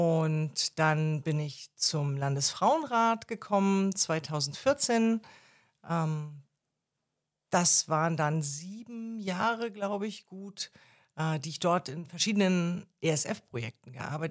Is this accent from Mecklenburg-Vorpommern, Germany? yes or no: yes; Mecklenburg-Vorpommern, Germany; also born or lived in Rostock; Geboren in Mecklenburg, in Rostock, aufgewachsen in Vorpommern und genau an der Grenze in Ribnitz-Damgarten zur Schule gegangen und da das Abitur gemacht.